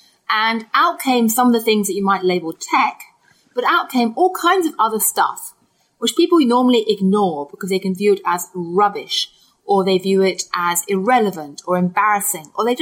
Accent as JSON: {"language": "English", "country": "United Kingdom", "tie": "born or raised there", "said": "I grew up in Britain"}